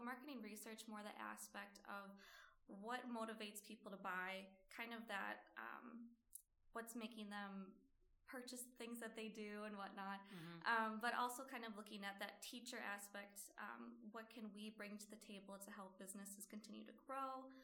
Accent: Hartford, Wisconsin, United States; So growing up in Hartford, Wisconsin, it's about 40 minutes away north from Milwaukee. I grew up in that kind of small town and came down to Milwaukee to always visit friends and family.

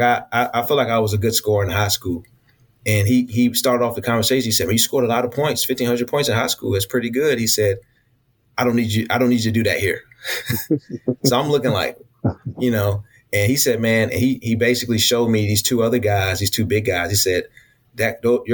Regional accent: Raleigh, North Carolina, United States; I was from Raleigh, North Carolina. Harrogate, Tennessee is probably 7, almost 8 hours away.

